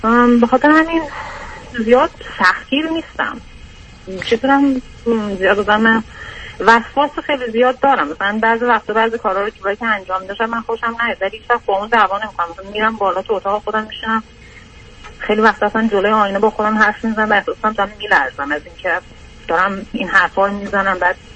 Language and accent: Persian; Iran; از ایران که من اومدم بیرون